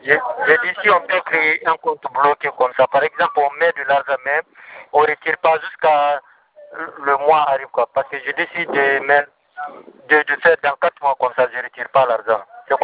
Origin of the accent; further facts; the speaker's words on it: Matoto, Conakry, Guinea; Bon, Matoto, je suis de Matoto.